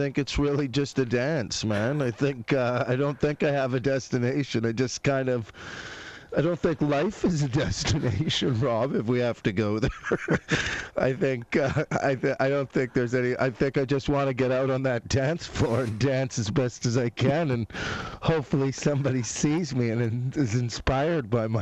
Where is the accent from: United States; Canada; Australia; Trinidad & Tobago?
Canada; The only thing I have left is my accent. That is the only thing that, because even when I go back there, I hear them talk and I go, you silly